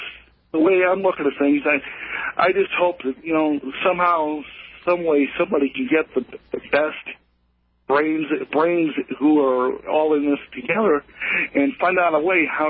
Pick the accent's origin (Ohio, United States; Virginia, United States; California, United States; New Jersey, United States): Ohio, United States; I'm from Northern Ohio.